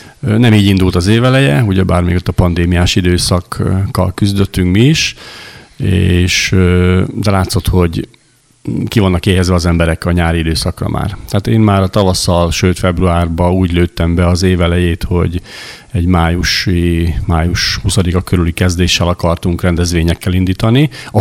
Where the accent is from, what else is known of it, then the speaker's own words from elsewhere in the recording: Hungary; Hát mi ott nőttünk fel a Tisza mellett